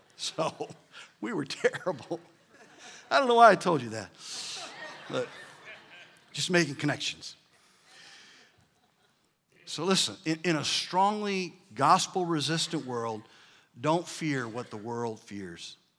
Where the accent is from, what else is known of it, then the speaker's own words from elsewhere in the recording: Michigan, United States; So I told you I'm from Michigan, right? Y'all know that.